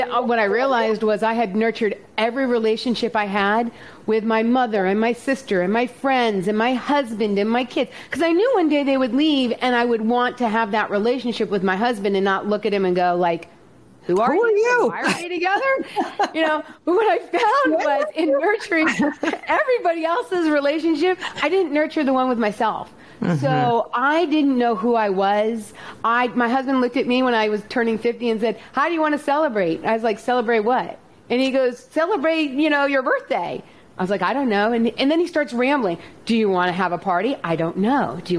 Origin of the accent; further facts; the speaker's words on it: Virginia, United States; I am from Northern Virginia, about an hour outside of DC.